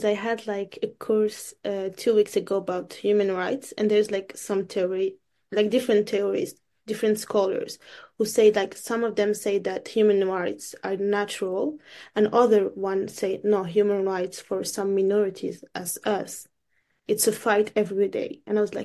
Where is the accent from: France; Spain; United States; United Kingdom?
France; I don't know. I'm from France.